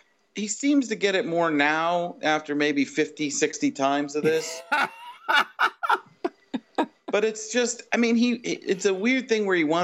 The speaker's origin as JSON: {"language": "English", "town": "Milwaukee", "region": "Wisconsin", "country": "United States", "tie": "born or raised there", "also_born_or_lived": "Chicago", "said": "In Wisconsin. I was born in Chicago, but grew up in Milwaukee."}